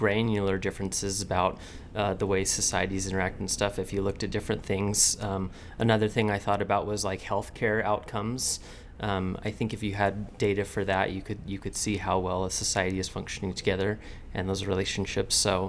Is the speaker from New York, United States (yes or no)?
no; Midvale, Utah, United States; I reminisce about growing up in Midvale in the 80s and attending block parties, and all the neighbors knew each other.